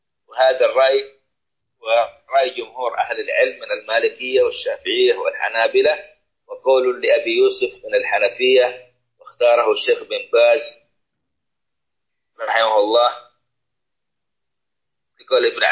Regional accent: Saudi Arabia

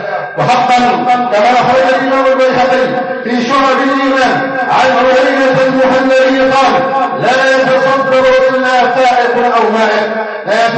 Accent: Egypt; بلدنا مصر

